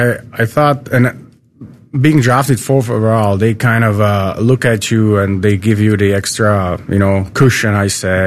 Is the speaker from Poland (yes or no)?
no; Czechia; now in Columbus, United States; I like the people here in Ohio, in Columbus area, because it was like I grew up in Czech. Which is, I would say, pretty easygoing, European state.